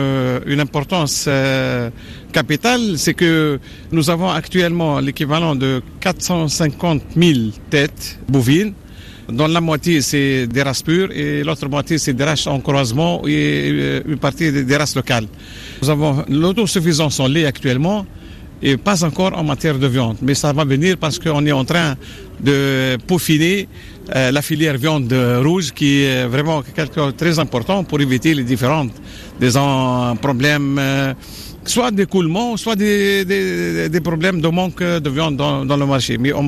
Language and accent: French; Tunisia; Elle est très entendue chez nous en Tunisie